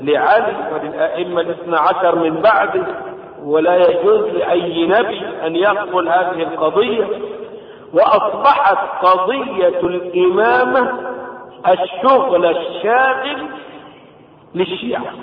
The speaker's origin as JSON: {"language": "Arabic", "country": "Egypt", "said": "طبعا ضريح في كربلاء، ضريح عندنا في مصر، ضريح الثالث في جبانة أسوان"}